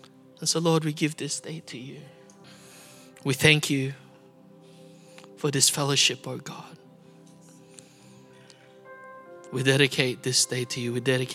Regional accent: Philippines; And as a Filipino, when it comes to September, that's when Christmas begins.

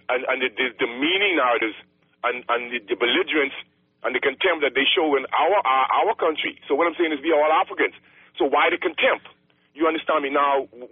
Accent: Bahamas; proud to be Bahamian. But don't tell me there's no such thing as organic Bahamian.

